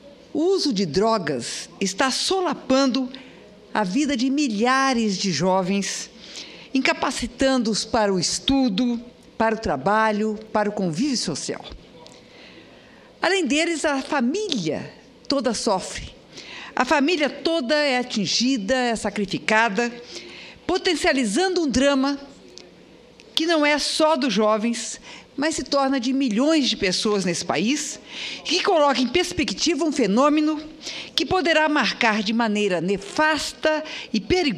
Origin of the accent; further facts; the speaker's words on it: Campo Grande, Mato Grosso do Sul, Brazil; em Campo Grande, Mato Grosso do Sul, minha terra